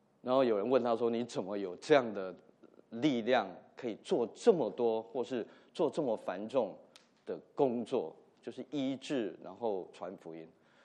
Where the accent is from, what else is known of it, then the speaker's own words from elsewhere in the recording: Nantou, Nantou County, Taiwan; 记得他过世的时候，在我们的家乡南投镇有2000-3000个人去送这个